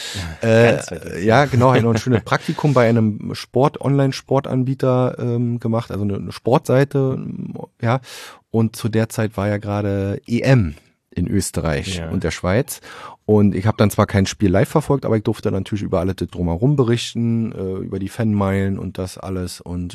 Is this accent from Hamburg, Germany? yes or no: no; Berlin, Germany; eigentlich gab es mal eine Zeit in meinem Leben, wo ich immer gesagt habe, ich komme aus Berlin.